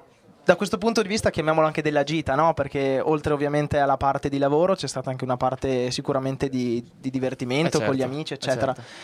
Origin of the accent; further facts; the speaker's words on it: Riva del Garda, Trentino-Alto Adige, Italy; Io comunque vengo da Riva del Garda in Trentino, dico, vabbè.